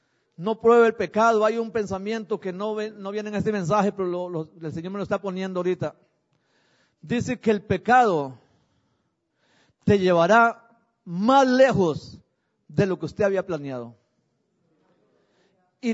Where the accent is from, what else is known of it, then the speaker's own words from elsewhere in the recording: Costa Rica; Tal vez fue solo para decimos allá en Costa Rica, para vacilar un rato.